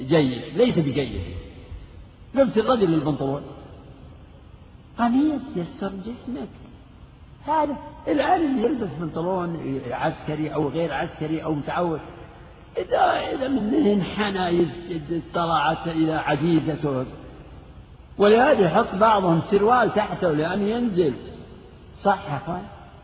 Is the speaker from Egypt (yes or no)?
no; Najd, Saudi Arabia; فيه نوع من صيد البر اسمه عندنا في نجد اسمه الوضيحي